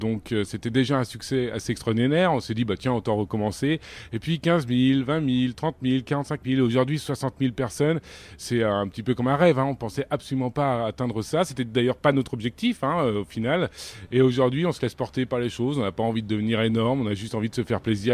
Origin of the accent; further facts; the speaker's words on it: Bréal-sous-Montfort, Brittany, France; petit plaisir de se dire qu'à Bréal-sous-Montfort, dans ma ville natale, il va à un moment donné avoir